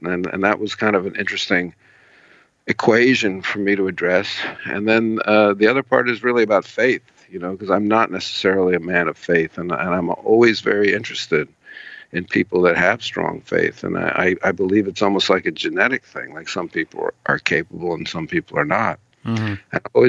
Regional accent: New York City, New York, United States; I'm a city boy. I was born and raised in New York City, so that's all research and faking it

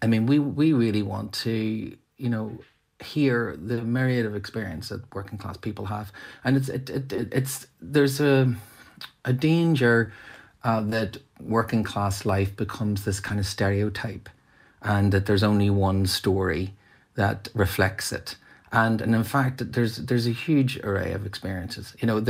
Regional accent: Ardoyne, Northern Ireland, United Kingdom; as a working class boy from the north. And, you know, and I think that, you know, growing up in Ardoyne

